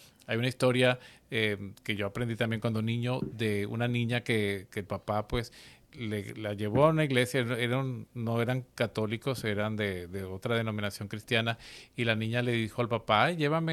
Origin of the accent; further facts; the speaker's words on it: Venezuela; En Venezuela hace poco, pues de donde soy, se celebró otro año más